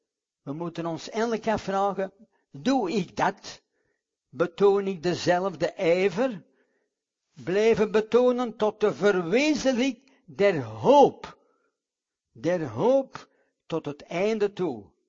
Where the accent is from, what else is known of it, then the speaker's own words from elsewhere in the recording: Scotland, United Kingdom; in de richting van Schotland, mijn vaderland. Misschien weten het u het nog niet, ik ben een Schot.